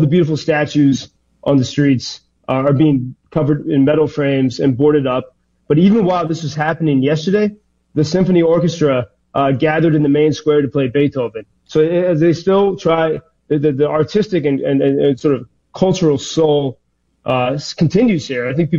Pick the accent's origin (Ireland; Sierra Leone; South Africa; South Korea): Ireland; I'm an Irishman.